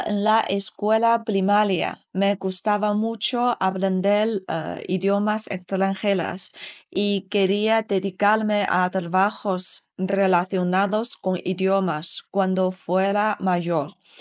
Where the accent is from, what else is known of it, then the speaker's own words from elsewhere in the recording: Lanzhou, Gansu, China; Spanish is a second language; soy de Lanzhou, la provincia de Gansu de China.